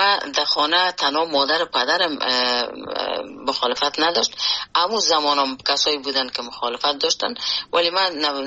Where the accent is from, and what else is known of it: Afghanistan; born or raised there; moved away as an adult